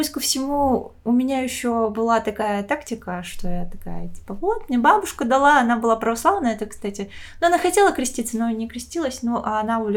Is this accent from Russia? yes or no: yes; Tuva, Russia; я из Тувы, и как бы, что там точно есть тувинские крови